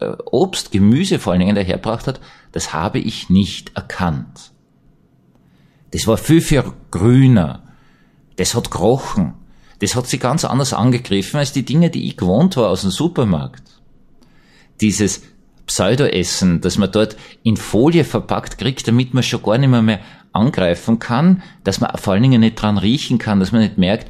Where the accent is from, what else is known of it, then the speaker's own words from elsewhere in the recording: Vienna, Austria; diesen Gottesdienst kannte ich als Wiener nicht.